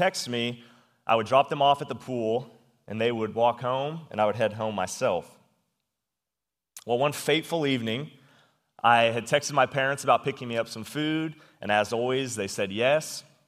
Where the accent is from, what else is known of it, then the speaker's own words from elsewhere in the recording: Wathena, Kansas, United States; also born or lived in St. Joseph, Missouri; So I was born right here in St. Joseph, Missouri, in the late 1900s. And after about 3.5 years, my parents bought a home in a rural area in a town called Wathena. Now, Wathena is right across the bridge over in Kansas